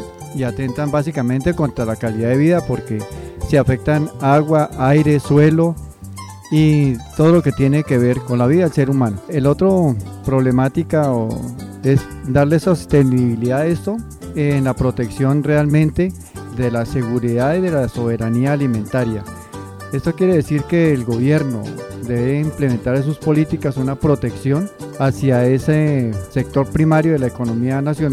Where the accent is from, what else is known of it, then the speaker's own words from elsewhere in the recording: Villavicencio, Meta, Colombia; vengo del municipio de Villavicencio.